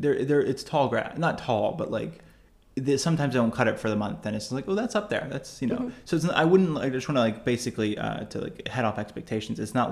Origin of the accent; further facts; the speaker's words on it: United States; I think as an American, it's like, it's not uncommon for somebody to just be like, I really like Mexican food.